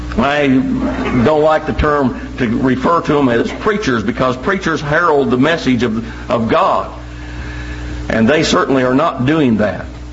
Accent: Kansas, United States; the little town that I grew up in over in Kansas.

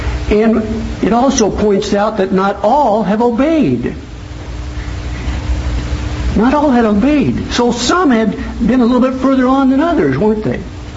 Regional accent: Nebraska, United States; accent: Nebraska; I want to make myself perfectly clear, even with my Nebraska accent.

